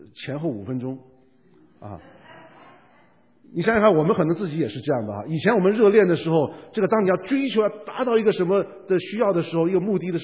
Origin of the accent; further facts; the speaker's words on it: Guangdong, China; 像我们广东长大说啊，如果有一个热腾腾的这个馄饨面啊，那就是太棒了。